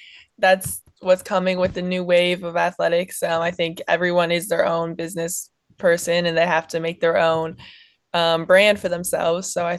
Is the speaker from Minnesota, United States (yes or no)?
no; Buffalo, New York, United States; I think I really enjoyed growing up in Buffalo. Obviously, not a huge place to grow up, but definitely fun.